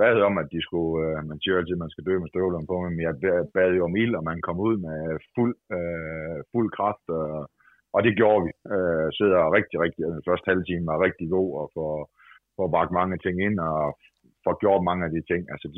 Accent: North Denmark Region, Denmark; Det er vigtigt for os som nordjyder, og det er virkelig vigtigt

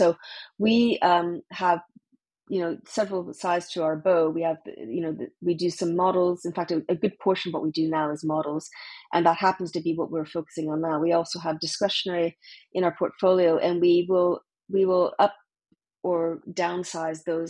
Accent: Canada; born there; I'm Canadian by birth

